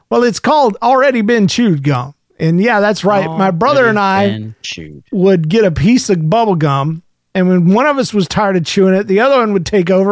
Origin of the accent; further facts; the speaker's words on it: Indiana, United States; I tell you, I'm from Indiana, and the bees are bad to the bone, but not to me.